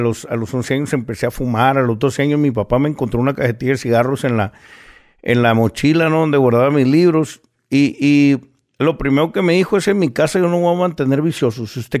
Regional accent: San Nicolás, Nuevo León, Mexico; Que vengo de Monterrey, de San Nicolás.

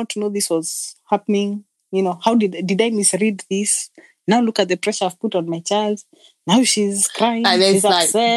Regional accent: Kenya; I'm like, listen, I grew up in Kenya.

